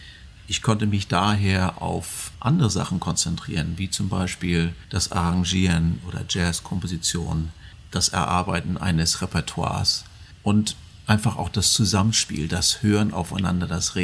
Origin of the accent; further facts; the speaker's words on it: Flensburg, Schleswig-Holstein, Germany; born there; Ich bin als Norddeutscher, bin ja in Flensburg geboren, immerher ein bisschen zurückhaltender gewesen, introvertierter